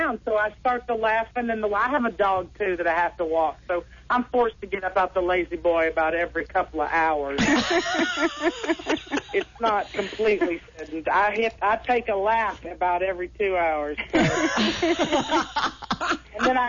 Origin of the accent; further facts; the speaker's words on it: Lake Charles, Louisiana, United States; Oh, that's my hometown.